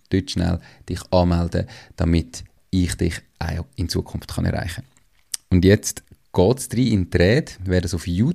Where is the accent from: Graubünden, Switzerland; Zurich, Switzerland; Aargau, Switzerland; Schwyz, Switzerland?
Aargau, Switzerland; Mandach; Den 1. August habe ich bisher in meinem bisherigen Lebensjahr immer im wunderschönen Mandach, meinem Heimatort, verbracht